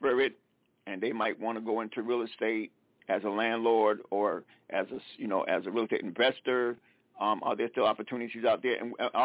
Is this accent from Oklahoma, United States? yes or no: no; South Carolina, United States; When I grew up in South Carolina, that was one of the ways in which people can find financial independence